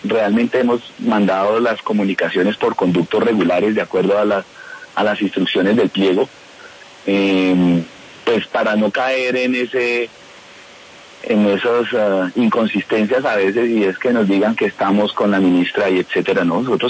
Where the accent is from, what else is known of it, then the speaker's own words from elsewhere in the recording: Colombia; nosotros somos como colombianos, no como mis consultores ambientales, sino como colombianos